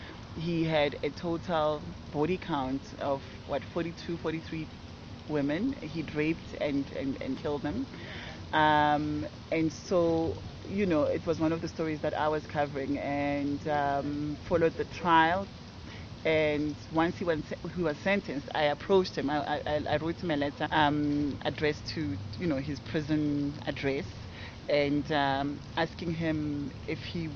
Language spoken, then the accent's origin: English; South Africa; I'm South African by nationality.